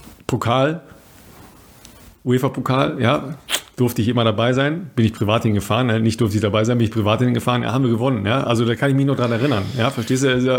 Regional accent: North Rhine-Westphalia, Germany; ich komme aus dem Ruhrpott.

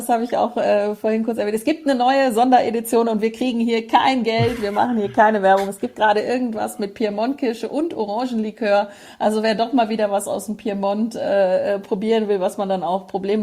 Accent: Frankfurt, Hesse, Germany; born there; Frankfurt, wo ich geboren bin

